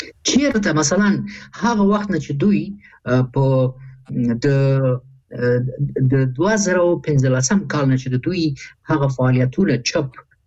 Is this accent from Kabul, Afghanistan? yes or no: yes; Kabul, Afghanistan; زه دغه درې ولایاتو چې نومونه اخلم دغې نه یم، زه د کابل یم